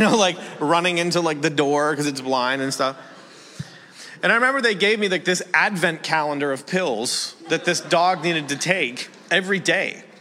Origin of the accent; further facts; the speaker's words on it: Canada; Now, I'm from Canada. I'm from a small town in Canada, 1,800 people.